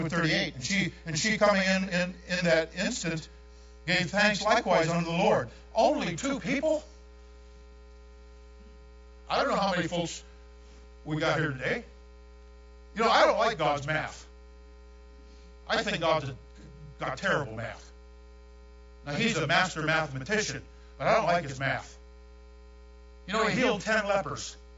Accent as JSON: {"language": "English", "region": "New York", "country": "United States", "said": "I'm a New Yorker, just like everybody else."}